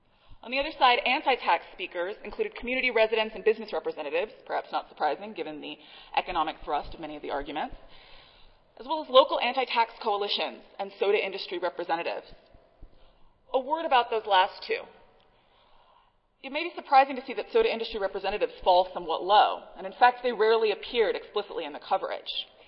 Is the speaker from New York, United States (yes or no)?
no; Washington, United States; I'm from Washington, so I know a lot about those.